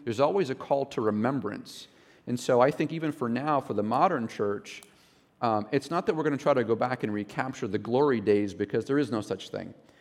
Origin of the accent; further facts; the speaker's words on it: New England, United States; I'm from New England. We planted in the town I was born and raised